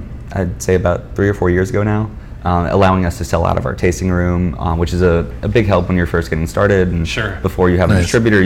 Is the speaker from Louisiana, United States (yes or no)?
yes; Morgan City, Louisiana, United States; moved away as an adult; I am from Morgan City. I left the state to go to college, which is where I met my business partner.